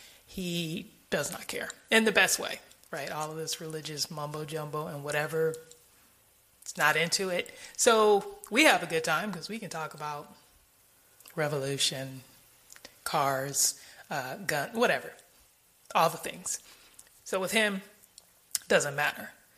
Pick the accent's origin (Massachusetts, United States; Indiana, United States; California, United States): California, United States; I am from California, and yeah, pretty much all of my family is still there.